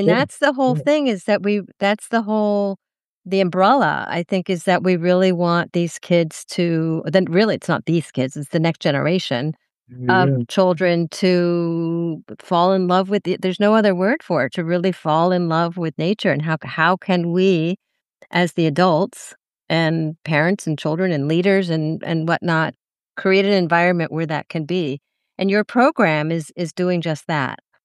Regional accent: Bethesda, Maryland, United States; I mean, I grew up in Bethesda, Maryland, so I will have to visit because you're in D.C.

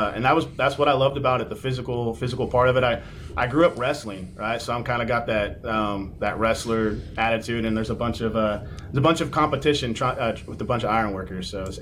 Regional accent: Oklahoma, United States; Yeah, so I'm from originally from Oklahoma. I've kind of made my way around the country

